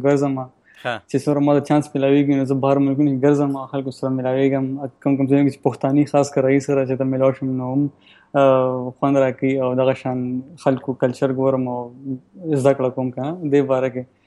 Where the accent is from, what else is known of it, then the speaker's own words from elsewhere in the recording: Peshawar, Khyber Pakhtunkhwa, Pakistan; also born or lived in Germany; زه هو بیسیکلی د پېښور یم او زه اوس په روسټورنټ مې جرمني کې مې سبق ویل